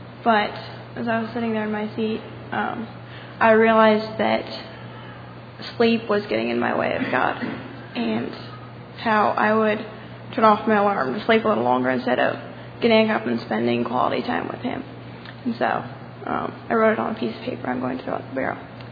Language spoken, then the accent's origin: English; Cheyenne, Wyoming, United States; from Cheyenne, Wyoming